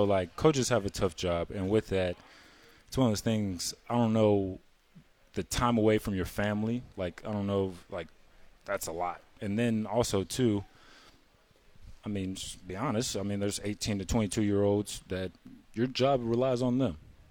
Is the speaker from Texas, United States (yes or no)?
yes; Texas, United States; I'm from Texas, so when I saw snow, I was thinking that we were getting on the plane and going home.